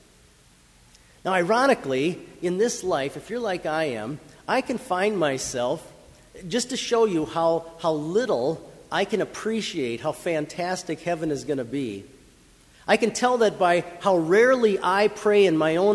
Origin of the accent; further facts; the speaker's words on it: Mankato, Minnesota, United States; because I grew up in Mankato.